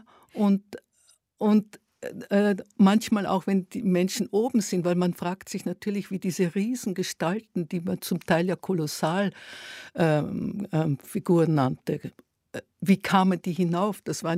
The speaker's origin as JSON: {"language": "German", "town": "Graz", "region": "Styria", "country": "Austria", "tie": "born or raised there", "moved": "as an adult", "lives_now": "Vienna, Austria", "said": "als ein ganz junger Mensch aus Graz gekommen, die Mutter Berlinerin. Wir sind nach dem Krieg nach Österreich gekommen, der Vater war Österreicher. Dann bin ich aus Graz weg nach Wien"}